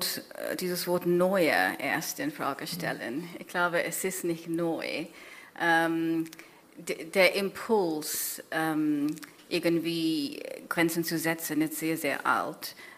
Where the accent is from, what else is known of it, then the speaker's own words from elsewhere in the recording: Kenya; German is a second language; Ich habe ein Essay über Neokolonialismus in Kenia geschrieben, wo ich aufgewachsen bin